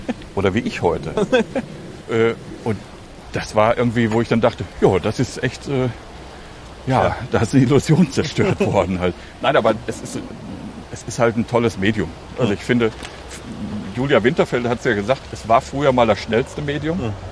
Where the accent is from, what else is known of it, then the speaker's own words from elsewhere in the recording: Hagen, North Rhine-Westphalia, Germany; in meiner Heimatstadt Hagen, also in meiner alten Heimatstadt Hagen